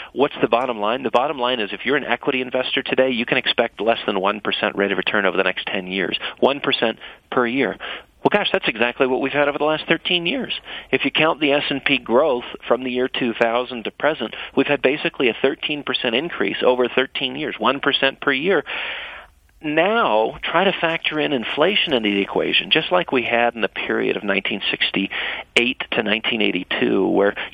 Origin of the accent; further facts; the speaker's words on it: United States; as an American, I recognize that that's going to have dramatic consequences.